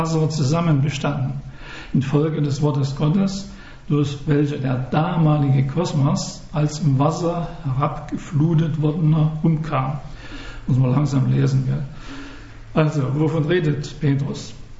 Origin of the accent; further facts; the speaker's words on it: Saxony, Germany; In meiner Heimat, ich komme aus Sachsen